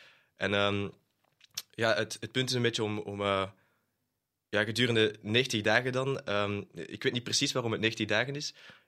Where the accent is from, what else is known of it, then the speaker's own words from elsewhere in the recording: Holsbeek, Flemish Brabant, Belgium; En ik kom zelf uit Holsbeek